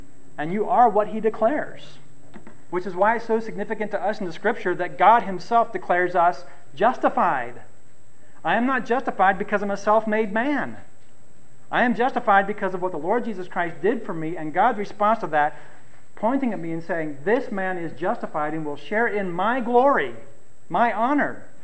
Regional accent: United States; I'm an American living in an ancient culture.

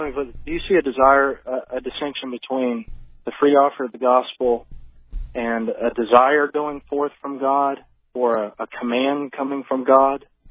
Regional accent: Owensboro, Kentucky, United States; And I guess I'm from Owensboro, Kentucky.

